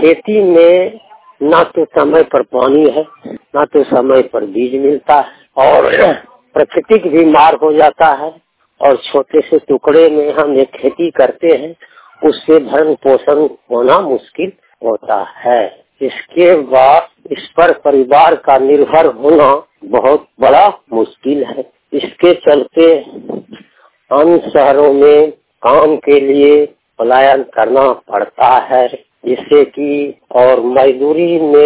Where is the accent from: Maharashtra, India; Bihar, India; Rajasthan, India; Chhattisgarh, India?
Bihar, India; ग्राम छुटकी मरिया पोस्ट हवेली खड़गपुर थाना गंगटा जिला मुंगेर का निवासी हूँ।